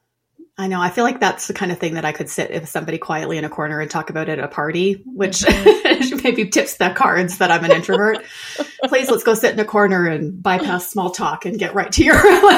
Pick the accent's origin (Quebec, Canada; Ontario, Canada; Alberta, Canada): Alberta, Canada; Calgary; also born or lived in Western Canada; I'm from Canada, born and raised in Western Canada. I live in Calgary, Alberta. But actually, this is where I grew up. And then I left for 25 years and then came back.